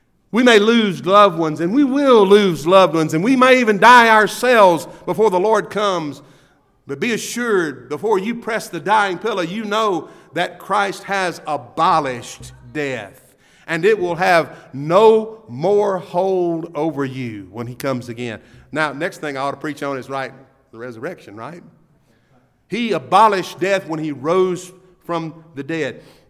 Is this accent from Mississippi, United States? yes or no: yes; Mississippi, United States; I'm kidding. I'm from Mississippi. What can I say?